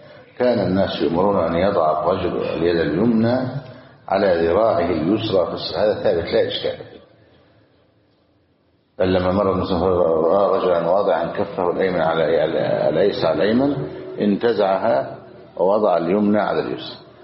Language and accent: Arabic; Egypt; من عندنا في مصر